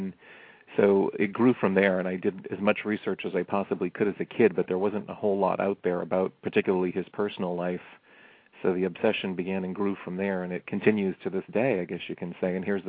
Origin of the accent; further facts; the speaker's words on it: Lewiston, Maine, United States; the typical, you know, kid growing up in Lewiston, Maine, that's for certain.